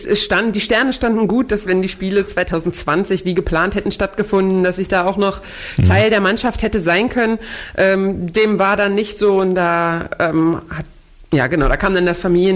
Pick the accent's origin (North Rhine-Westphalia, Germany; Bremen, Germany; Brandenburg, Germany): Brandenburg, Germany; Potsdam; Ja, ein Urgestein von Geburt an bis heute.